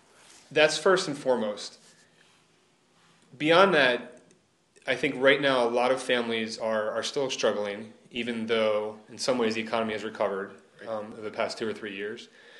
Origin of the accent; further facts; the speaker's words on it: Breezewood, Delaware, United States; growing up in Breezewood, which is right near Scottfield, going to my grandmother's house in Brookside every week after church